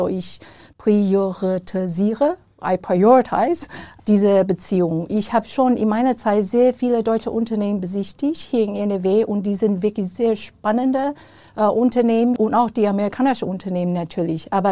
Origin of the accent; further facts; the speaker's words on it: Taiwan; weil ich bin in Taiwan aufgewachsen.